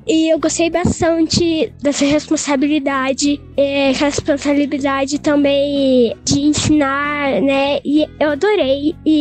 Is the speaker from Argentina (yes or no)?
no; Campinas, São Paulo, Brazil; Eu sou de Campinas, de São Paulo. Eu tenho 10 anos